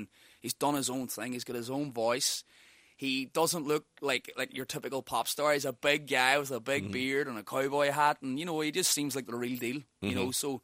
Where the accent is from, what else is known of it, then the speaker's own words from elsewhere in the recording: Ireland; accent: Irish; There's always been like that country folky sound mm-hmm. with my Irish accent on top of it, you know.